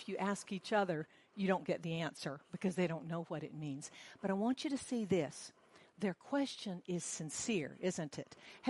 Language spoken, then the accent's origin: English; the South, United States; So you all know I'm from the U.S. I'm from the South. Allison and I are from the same place